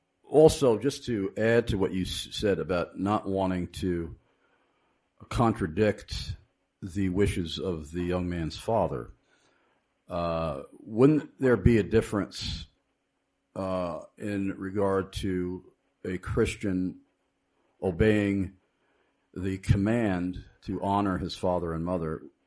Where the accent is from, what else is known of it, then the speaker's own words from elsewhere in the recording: United States; that would disturb me as an American citizen